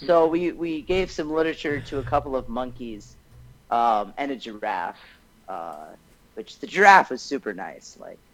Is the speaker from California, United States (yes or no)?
no; Arkansas, United States; well, we're from Arkansas.